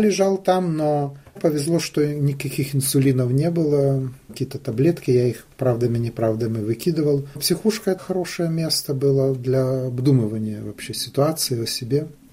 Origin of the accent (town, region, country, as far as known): Ukraine; born or raised there